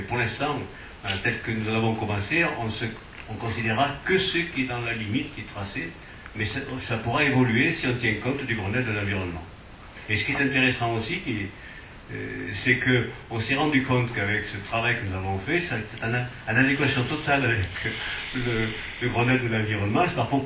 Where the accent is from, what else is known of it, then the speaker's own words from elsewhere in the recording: Caille, Provence-Alpes-Côte d'Azur, France; j'habite moi à Monsanto, mais j'ai un pied à Caille, je suis originaire de Caille